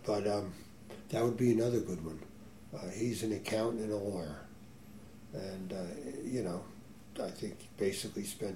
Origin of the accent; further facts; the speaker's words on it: Hillsdale, New York, United States; When growing up in Hillsdale, and Hudson would be the same, maybe not to that degree